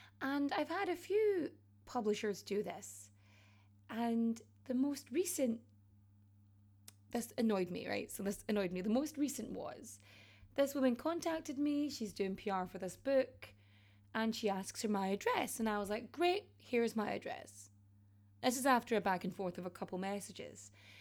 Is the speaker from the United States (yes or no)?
no; Ireland; I'm from Ireland. I say on the podcast that I live in Ireland. I speak Irish in several of my videos, right?